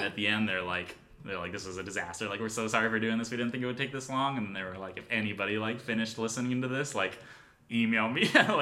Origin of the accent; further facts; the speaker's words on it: Indiana, United States